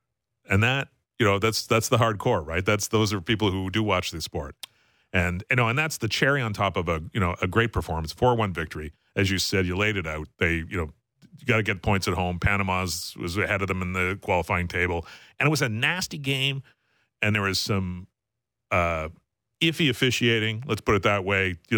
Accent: Canada; As a Canadian, you know, to say those are our guys, it's spectacular.

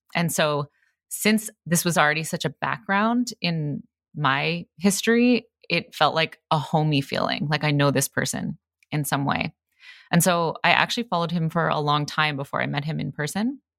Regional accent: Toronto, Ontario, Canada; I'm from Toronto.

